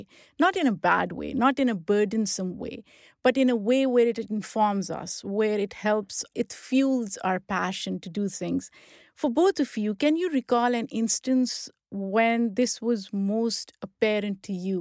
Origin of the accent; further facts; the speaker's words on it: Pakistan; I'm a woman of color. I'm Muslim. I come from Pakistan.